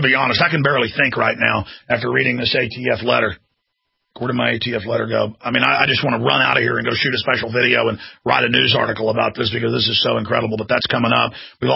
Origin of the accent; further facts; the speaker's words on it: Dallas, Texas, United States; growing up in Dallas, there's bald eagles all over the place.